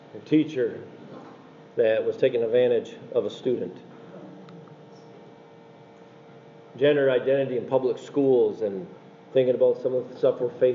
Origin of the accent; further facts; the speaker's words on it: Spooner, Wisconsin, United States; I was born and raised in the Spooner Shell Lake area and raised in a godly home, part of Cornerstone Church in Spooner.